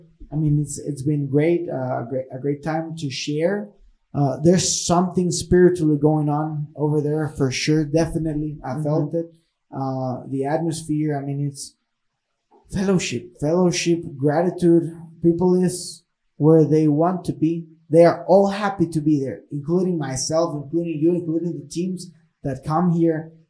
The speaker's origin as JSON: {"language": "English", "country": "Honduras", "tie": "born or raised there", "said": "But I also, being born and raised in Honduras, we were talking about this with my cousin."}